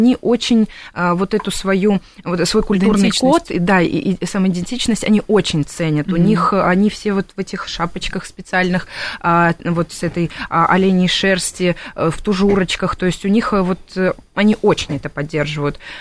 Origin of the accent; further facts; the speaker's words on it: Transnistria, Moldova; Я сама из Приднестровья. И я вот поступила в Москву по квоте.